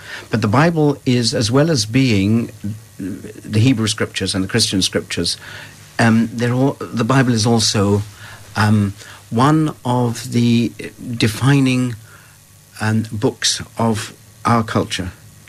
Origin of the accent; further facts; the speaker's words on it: London, United Kingdom; I'm from London, but the first Celtic language that I learned actually was Cornish when I was 15.